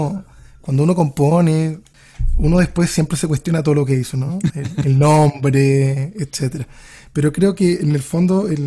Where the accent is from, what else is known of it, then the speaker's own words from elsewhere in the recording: Rancagua, O'Higgins, Chile; vino a desembocar en Rancagua, que es mi ciudad de origen, pero que tiene un pasar desde las montañas para mí.